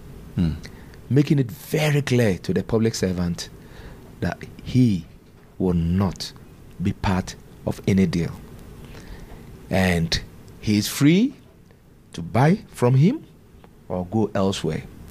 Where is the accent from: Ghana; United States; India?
Ghana; So now that I've come back as a Ghanaian, it's exactly what I want to do.